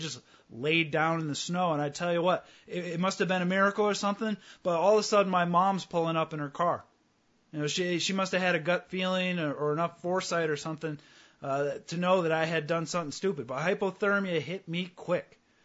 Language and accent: English; New York, United States; I mean, I grew up in Western New York, which gets brutally cold and the weather changes on a whim.